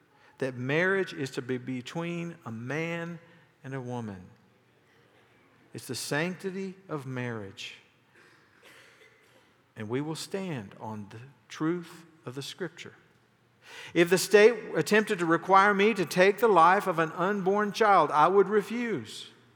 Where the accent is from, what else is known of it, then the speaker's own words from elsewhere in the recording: United States; Now listen to me. I'm as American as you can get. I love this country.